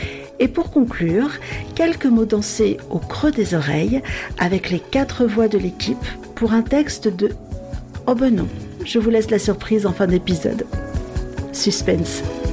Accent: France; comme mon nom ne l'indique pas, je suis d'origine portugaise. Je suis née en France, j'ai toujours vécu en France, mes parents, ma famille, ils sont tous portugais, et mon père a fait partie des immigrants des années 60

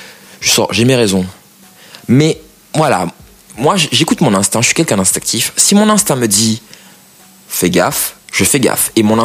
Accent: Martinique; donc j'ai grandi en Martinique

